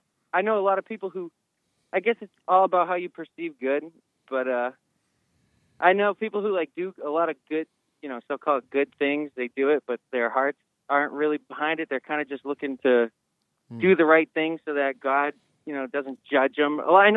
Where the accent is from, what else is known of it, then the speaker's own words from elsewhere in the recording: New Hampshire, United States; New Hampshire.